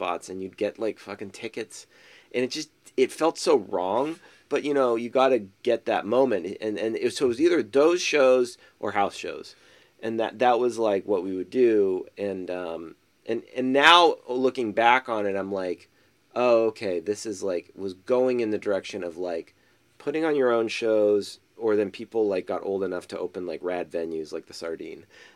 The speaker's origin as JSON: {"language": "English", "town": "Los Angeles", "region": "California", "country": "United States", "tie": "born or raised there", "said": "But I feel really strong ties to LA, mm-hmm. and just because I grew up there."}